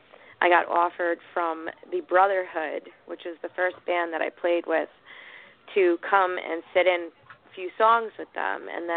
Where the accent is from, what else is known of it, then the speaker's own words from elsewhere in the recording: Northport, New York, United States; Basically, I'm from Long Island, in a town called Northport. I've grown up there my whole life, and basically, I started singing at a very young age.